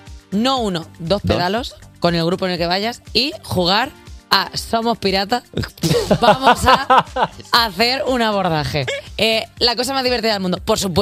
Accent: Salou, Catalonia, Spain; Es que soy de Salou, ¿vale?

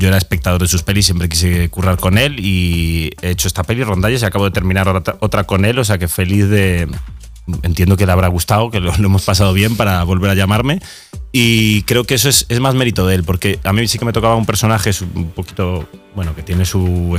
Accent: Galicia, Spain; Yo soy gallego y como gallego no lo conocía.

